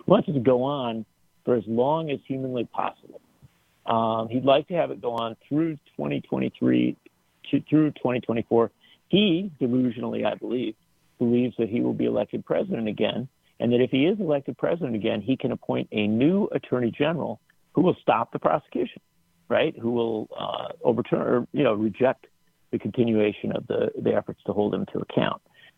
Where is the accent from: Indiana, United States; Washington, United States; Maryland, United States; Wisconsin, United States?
Wisconsin, United States; Union Grove; You know, I grew up down in Union Grove, Wisconsin, and that was the site of the Racine County Fair.